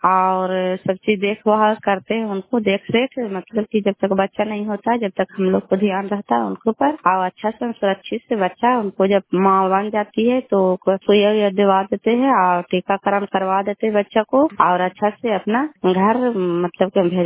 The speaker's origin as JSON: {"language": "Hindi", "town": "Chandi", "region": "Bihar", "country": "India", "said": "और मैं हम चंडी के रहने वाली हूँ।"}